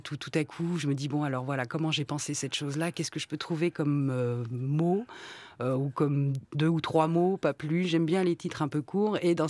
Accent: New York, United States; now in Paris, France; Alors je précise, je suis originaire de New York, pour pas qu'il y ait d'ambiguïté, mais j'habite à Paris depuis très longtemps.

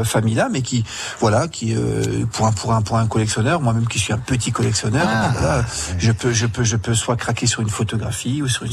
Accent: Mulhouse, Grand Est, France; nous sommes originaires de Mulhouse

